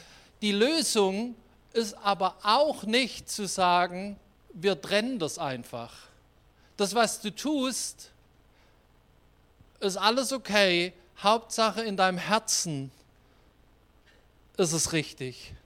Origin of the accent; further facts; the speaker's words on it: Winterbach, Baden-Württemberg, Germany; ich komme aus Winterbach, da war die Mafia, die hat Leute auf offener Straße erschossen, im Auto.